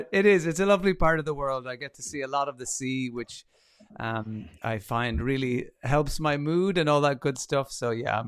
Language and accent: English; Ireland; I love the joy and fun and crack, as us Irish like to say, that you're bringing to it.